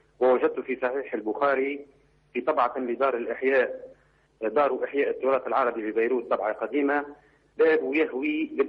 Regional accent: Tunisia

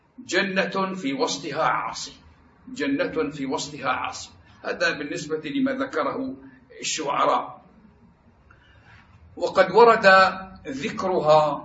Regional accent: Hama, Hama Governorate, Syria; born there; ولدت في حماة سنة 1349 للهجرة، الموافق سنة 1931 للميلاد، وحماة مدينة من أعمال سوريا قديمة جاهلية

